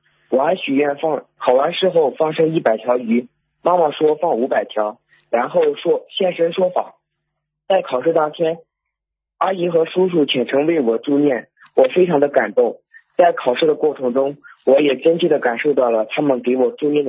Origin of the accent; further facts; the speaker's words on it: Shandong, China; 我来自山东，今年15岁，是一名马上进入高一的学生。